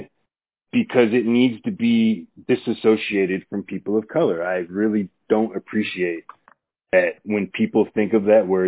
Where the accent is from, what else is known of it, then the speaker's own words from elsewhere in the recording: Pennsylvania, United States; But I'm not African-American. I'm from Pennsylvania. I'm an American. I was born here.